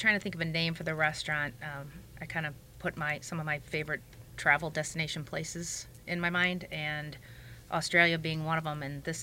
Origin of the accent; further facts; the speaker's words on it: Crown Point, Indiana, United States; I'm from Crown Point. I was born in Indianapolis, moved over to Crown Point when I was probably about 2 years old.